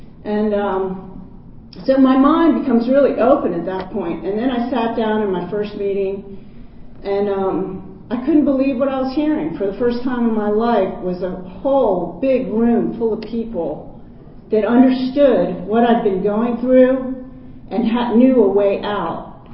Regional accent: Potomac, Maryland, United States; And I wasn't like them, because I grew up in Potomac, Maryland.

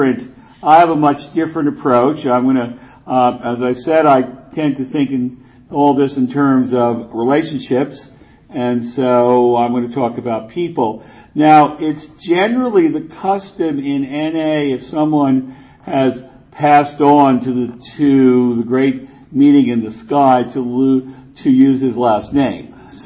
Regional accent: New York City, New York, United States; born there; I'm basically a city boy. I was born in New York. I've moved around. I'm back in New York now, but I've mostly got clean and have stayed clean in big East Coast cities with one exception.

